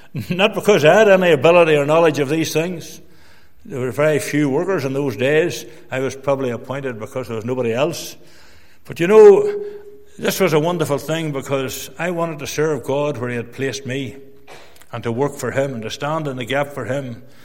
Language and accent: English; Dromore, Northern Ireland, United Kingdom; something which had never occurred before in my hometown of Dromore.